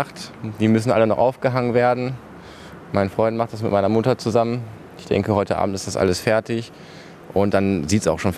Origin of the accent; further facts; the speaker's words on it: Essen, North Rhine-Westphalia, Germany; born there; Ich bin in Essen geboren. Ich werde wahrscheinlich auch in Essen sterben, wenn alles gut läuft.